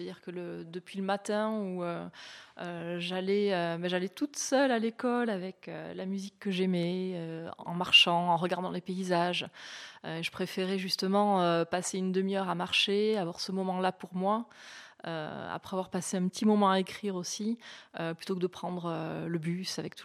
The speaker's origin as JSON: {"language": "French", "town": "Argelès-Gazost", "region": "Occitanie", "country": "France", "tie": "born or raised there", "said": "Non, j'ai grandi à Argelès, Gazost, qui est près de Pau, à une demi-heure de Pau."}